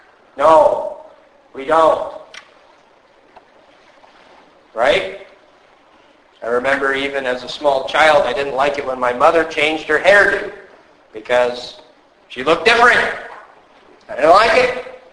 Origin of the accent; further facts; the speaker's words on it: United States; I grew up in America, where we have true free market capitalism